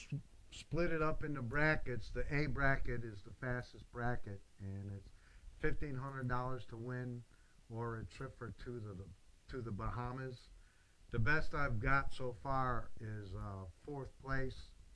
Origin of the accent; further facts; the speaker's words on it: Chicago, Illinois, United States; born there; moved away; I was born in Chicago.